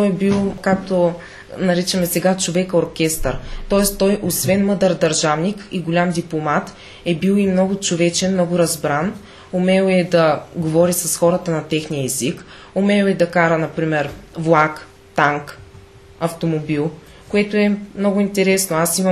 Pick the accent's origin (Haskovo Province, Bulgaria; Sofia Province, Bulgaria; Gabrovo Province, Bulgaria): Gabrovo Province, Bulgaria; Gabrovo; Аз съм на 17 години и роден съм тук в Габрово. Майка ми и баща ми обаче са от различни градове. Баба ми и дядо ми също, т.е. аз съм единствения, който е роден тук.